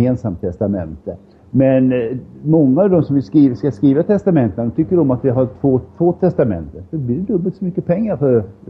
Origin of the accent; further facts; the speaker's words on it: Sweden; Och som svensk blir man ju förvånad om.